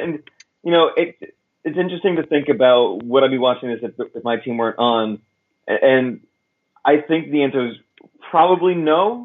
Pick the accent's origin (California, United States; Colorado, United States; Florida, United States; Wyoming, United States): Florida, United States; I growing up in Florida, kind of a shift of pace for me.